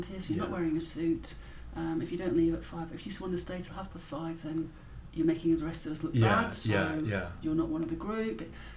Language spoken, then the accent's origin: English; Yorkshire and the Humber, United Kingdom; I was brought up in Yorkshire